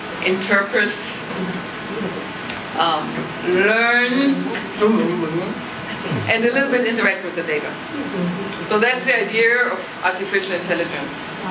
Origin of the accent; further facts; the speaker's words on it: Germany; English is a second language; I'm from Germany, right?